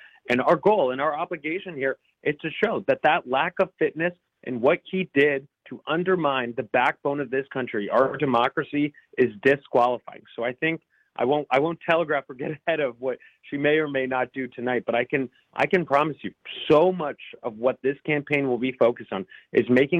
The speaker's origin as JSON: {"language": "English", "region": "Florida", "country": "United States", "tie": "born or raised there", "said": "the horror stories from places like my home state of Florida"}